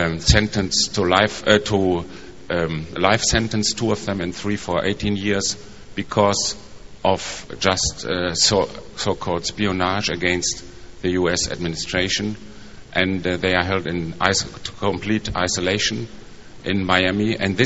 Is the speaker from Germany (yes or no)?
yes; Germany; I'm a lawyer from Germany